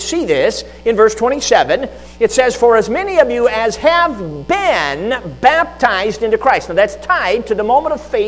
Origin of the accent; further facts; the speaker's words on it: Chicago, Illinois, United States; now in Michigan, United States; I grew up in Chicago, and I've been based out of Michigan since 1998.